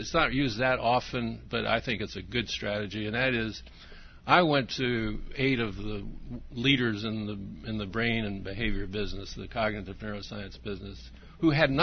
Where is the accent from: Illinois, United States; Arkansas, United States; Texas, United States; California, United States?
California, United States; Glendale; born there; I was born in Glendale and had the deep pleasure of doing my graduate work at Caltech